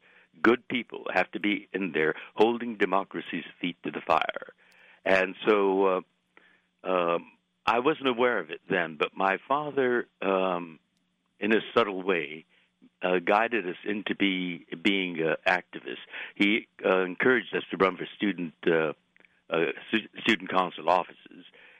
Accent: Los Angeles, California, United States; born there; My mother was born in Sacramento. My father was a San Franciscan. I was born here in Los Angeles. We're American citizens.

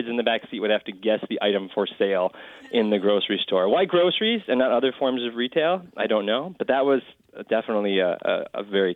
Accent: Wisconsin, United States; Like Richard Rutte, I grew up in Wisconsin, so go Pack Go, Richard.

